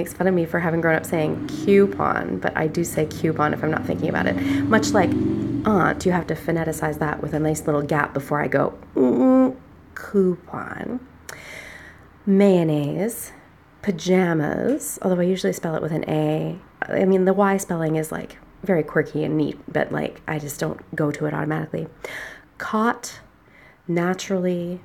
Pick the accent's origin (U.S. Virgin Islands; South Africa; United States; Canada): Canada; I already said that. I'm Canadian, which plenty of you can probably already tell.